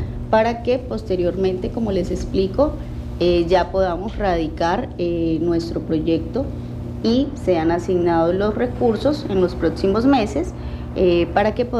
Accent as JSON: {"language": "Spanish", "region": "Guaviare", "country": "Colombia", "said": "Somos de la Colombia profunda también"}